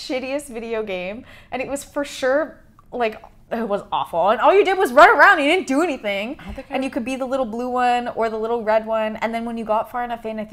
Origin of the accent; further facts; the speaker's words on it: Canada; accent: Canadian; Also, we're Canadian